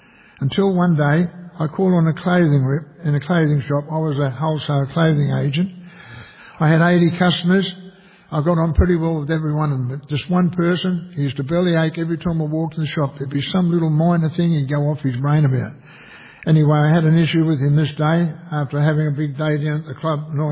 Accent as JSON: {"language": "English", "town": "Randwick", "region": "New South Wales", "country": "Australia", "tie": "born or raised there", "said": "I was born at Ramwick in Sydney until I was 14 years of age."}